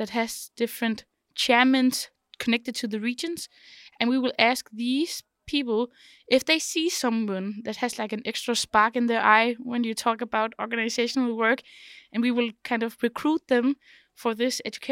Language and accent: English; Denmark; from Denmark, and I am a chair member of the main head board